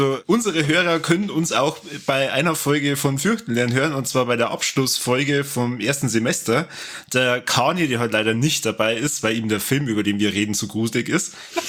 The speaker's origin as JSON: {"language": "German", "region": "Bavaria", "country": "Germany", "accent": "Bavarian", "said": "wir halten uns heute nicht zurück mit unserem bayerischen Dialekt, sondern wir labern ganz normal drauf"}